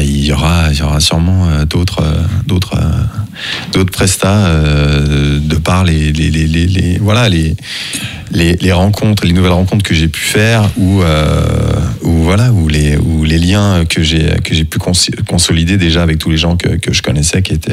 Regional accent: France; qui me demande si je suis français. Je lui dis oui

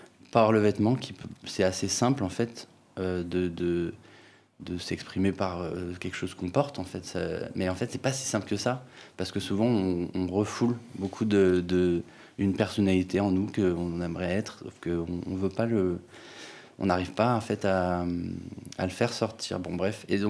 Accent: Paris, Île-de-France, France; now in Lyon, France; je suis rentré à Lyon parce qu'à la base, c'est Paris, mais je viens de Paris.

